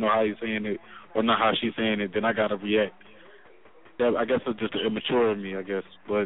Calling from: Philadelphia, Pennsylvania, United States; From Philly.

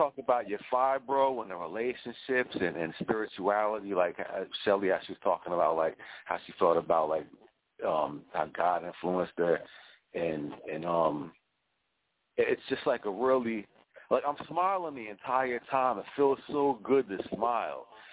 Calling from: New Jersey, United States; I'm calling from South Jersey.

